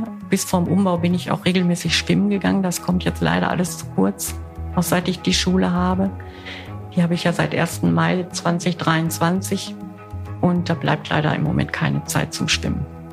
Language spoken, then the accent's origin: German; Essen, North Rhine-Westphalia, Germany; Ich komme ja aus Essen